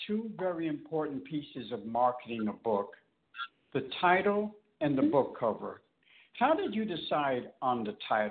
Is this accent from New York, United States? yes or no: yes; New York, United States; Yeah, I'm from New York and worked in Manhattan for years and years.